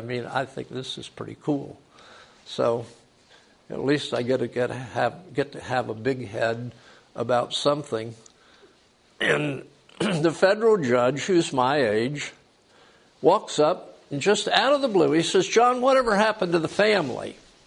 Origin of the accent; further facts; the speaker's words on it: Florida, United States; When I grew up in South Florida as a child, preschool, I lived in a little house that was next door to my mother's parents' house.